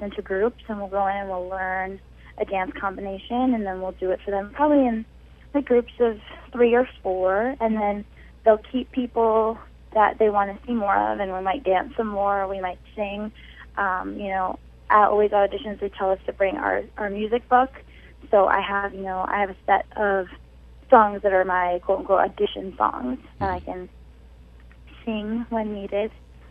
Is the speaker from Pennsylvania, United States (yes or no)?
no; New York, United States; Growing up in Central New York where it's cold all year round.